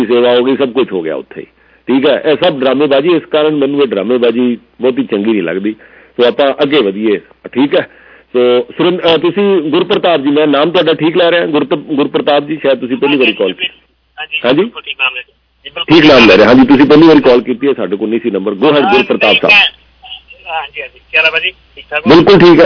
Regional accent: Punjab, India; ਸਾਡੀ ਮਾਂ ਬੋਲੀ ਪੰਜਾਬੀ ਅਸੀਂ ਸਾਰੇ ਪੰਜਾਬ ਤੋਂ ਹਾਂ

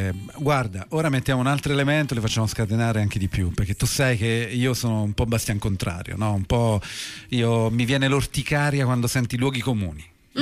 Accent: Switzerland; No, io sono svizzero, cioè

